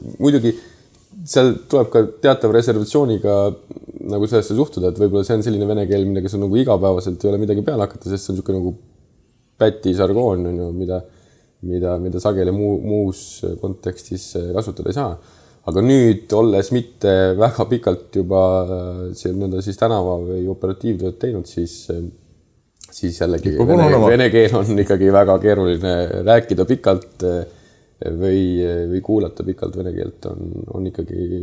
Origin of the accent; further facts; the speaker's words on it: Saare County, Estonia; kõik teadsid, et ma olen saarlane. Ma olen sündinud ja kasvanud seal. Ma olen elanud kogu oma siis lapsepõlve Saaremaal.